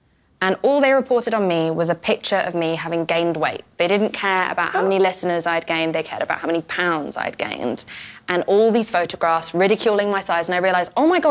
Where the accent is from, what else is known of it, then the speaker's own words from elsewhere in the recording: England, United Kingdom; I'm also from England